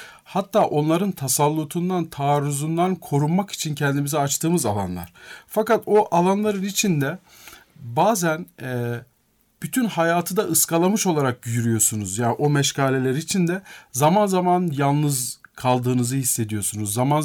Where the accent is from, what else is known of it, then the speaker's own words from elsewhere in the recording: Of, Trabzon, Turkey; Uğurlu köyünde, orada doğdum ben. 15 yıl orada büyüdüm, yaşadım.